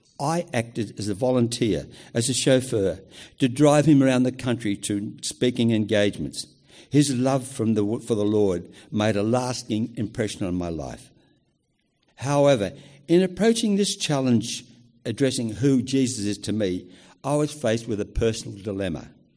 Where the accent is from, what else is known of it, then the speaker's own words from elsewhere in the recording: Midland, Western Australia, Australia; born there; I was born in Midland on Adolf Hitler's birthday in 1937, the eldest of three children to … Dad was employed at the Midland Railway Workshops